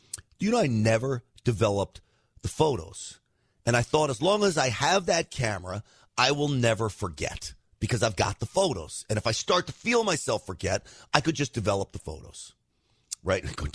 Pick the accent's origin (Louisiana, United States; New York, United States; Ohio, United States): New York, United States; I grew up in New York. I was working for WNBC at the time.